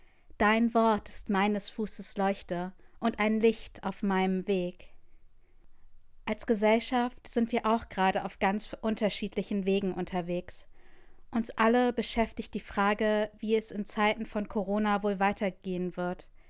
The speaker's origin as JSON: {"language": "German", "country": "Norway", "said": "Diese Psalmkomposition habe ich 2012 während der Sommerfreizeit meiner Heimatgemeinde in Norwegen geschrieben"}